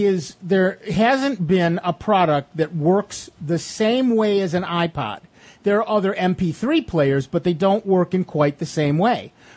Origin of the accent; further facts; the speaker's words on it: United States; And I'm an American, and so I get to choose.